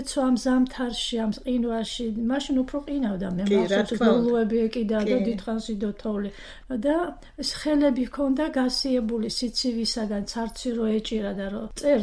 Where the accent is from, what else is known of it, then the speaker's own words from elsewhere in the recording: Tbilisi, Georgia; აი მე ხო ამდენი წელიწადი იქ დავიბადე და დღემდე იქ ვცხოვრობ. მარჯანიშვილიდან რომ მოვდივარ